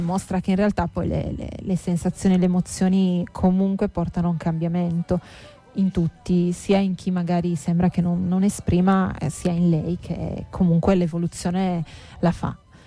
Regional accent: Sardinia, Italy; Che canto io sono sarda

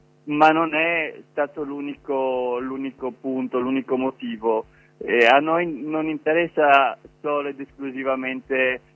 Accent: Trieste, Friuli-Venezia Giulia, Italy; E io sono di Trieste

